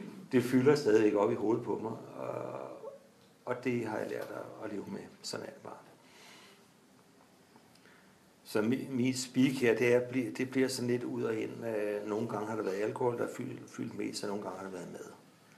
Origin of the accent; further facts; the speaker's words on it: Lyngby, Capital Region of Denmark, Denmark; Jeg er født og opvokset i Lyngby, nord for København.